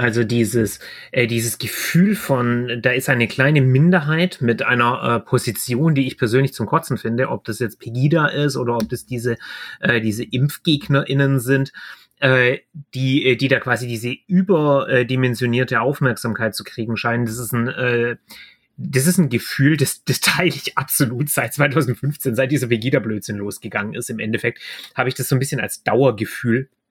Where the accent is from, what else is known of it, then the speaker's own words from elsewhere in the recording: Stuttgart, Baden-Württemberg, Germany; ich komme aus Stuttgart, hier sind Demonstrationen es gibt bestimmt auch welche, aber wir sind nicht ganz so demonstrationsfreudig wie Berlin